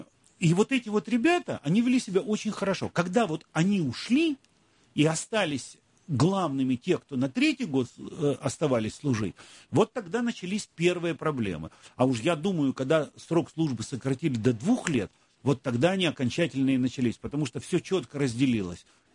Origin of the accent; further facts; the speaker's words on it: Yalta, Crimea, Ukraine; also born or lived in Odessa, Ukraine; и я родился в Одессе, а родители маму увезли в Ялту